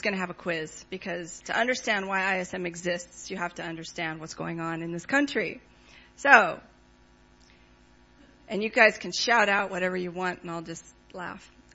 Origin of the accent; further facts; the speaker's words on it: United States; moved away as an adult; now in New Zealand; I'm from America. I've been in New Zealand, though, 13 years, and I am a Kiwi. So I became a citizen in August.